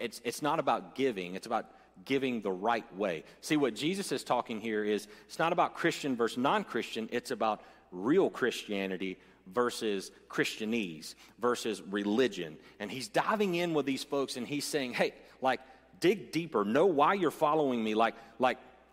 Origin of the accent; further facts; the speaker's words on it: Bible Belt, United States; And I know growing up in the Bible Belt, that was a big thing then